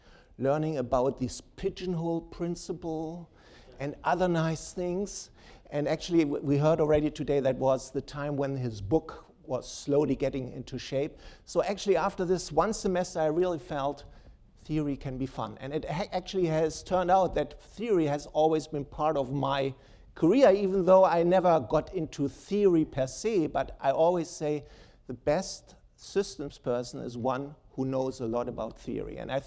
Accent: Germany; moved away as an adult; now in United States; I came as somebody from Germany, and nobody really knew, I didn't expect, and I, until today, I asked myself, why was I accepted at Harvard?

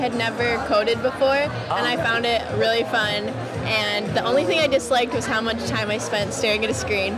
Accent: Wolverine, Michigan, United States; I'm a sophomore at the college in Leverett House, and I'm originally from Wolverine, Michigan.

